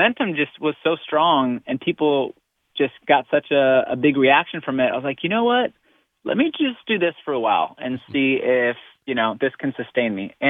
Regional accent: Silver Spring, Maryland, United States; I'm from Silver Spring, Maryland. So I went back home and just connected with friends and family.

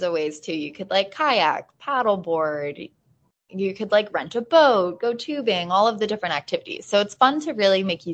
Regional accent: Holly, United States; that was always a fun job to have with my lake knowledge growing up in Holly.

